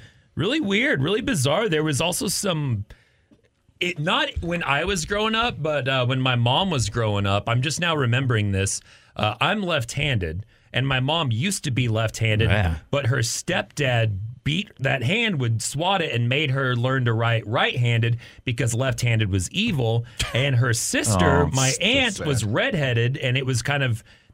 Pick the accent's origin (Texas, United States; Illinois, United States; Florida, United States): Texas, United States; Amarillo; I grew up in Amarillo, so I was used to having tire chains, which you put on to drive in the snow.